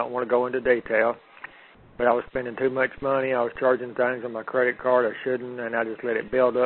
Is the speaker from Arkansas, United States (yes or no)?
yes; Hampton, Arkansas, United States; I'm from Hampton, Arkansas, and I'm a 46-year-old single male.